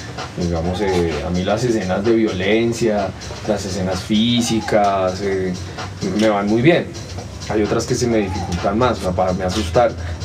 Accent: Bogotá, Colombia; Pero yo soy latino, soy como caribeño, dicen por ahí que parezco caleño, pero no, insisto, los bogotanos también, hay muchos tipos de bogotanos y existimos unos que somos muy, muy salseros, muy rumberos, muy bailadores

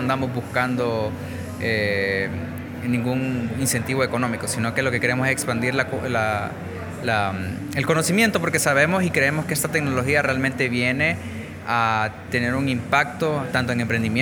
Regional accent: Honduras; lo que queremos realmente como hondureños es no solo llegar a la conferencia

